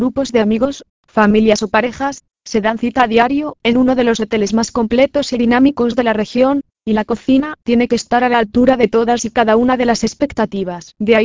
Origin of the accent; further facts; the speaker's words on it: Dominican Republic; También soy dominicano, por lo que me gusta aportar ese toque diferenciador.